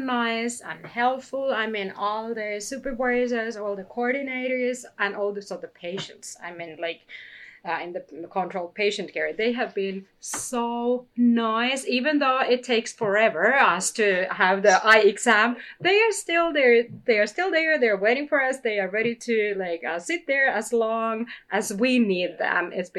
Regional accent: Finland; English is a second language; I'm also optometrist from Finland. I'm doing my master's degree there.

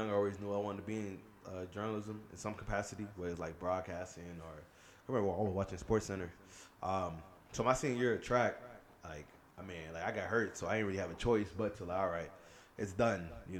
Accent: Miami, Florida, United States; But like, I'm from Miami, so like the vibe out here kind of reminds me a little bit of what I'm used to back at the crib.

